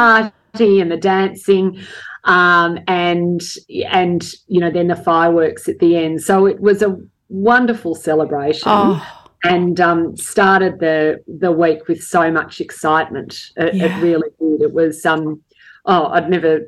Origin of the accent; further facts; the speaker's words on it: Australia; So the athletes marched out. We love being Australian.